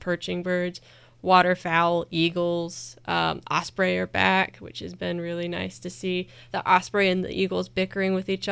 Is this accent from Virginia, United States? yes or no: yes; Virginia, United States; I was born and raised in Virginia. In college, I got really into archaeology, so I went to Longwood University and studied archaeology there, and went to grad school in Indiana